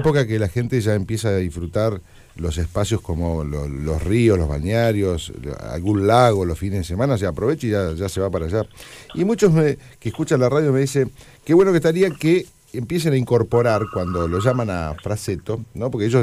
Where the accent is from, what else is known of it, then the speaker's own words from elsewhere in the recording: Cinco Saltos, Río Negro, Argentina; Vos como yo me crié en Cinco Saltos.